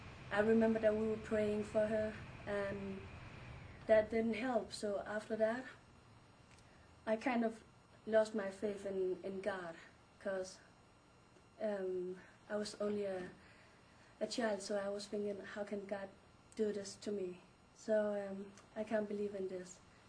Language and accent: English; Denmark; I have been a Muslim for 1.5 years now. I come from Denmark.